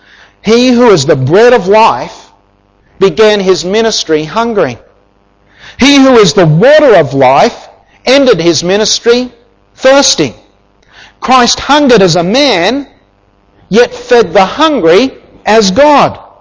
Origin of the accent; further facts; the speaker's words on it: Australia; now in Gambia; We didn't stop being Australians, but we became Gambians to reach Gambians.